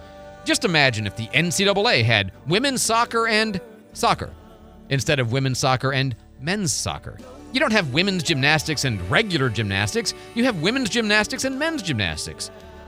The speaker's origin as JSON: {"language": "English", "region": "Illinois", "country": "United States", "said": "I'm the one from Illinois. If anybody should hate Wisconsin, I think I'm closer."}